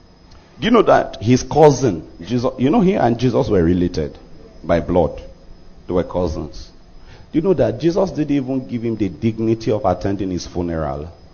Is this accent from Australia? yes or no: no; Nigeria; my normal church mind, as a Nigerian, you know what comes to my mind?